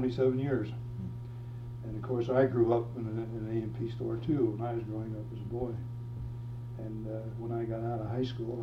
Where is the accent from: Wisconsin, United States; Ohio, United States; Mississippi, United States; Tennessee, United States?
Ohio, United States; North Lima; Well, I'm a hometown boy. I never got out of North Lima. I was born in North Lima in 1919, just about 2 miles from where I live now.